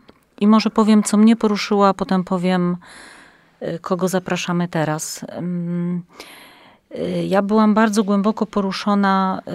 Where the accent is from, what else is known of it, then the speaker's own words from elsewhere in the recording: Warta, Łódź Voivodeship, Poland; my pochodzimy z takiego pięknego miasteczka i z naszej ukochanej parafii Świętego Mikołaja w Warcie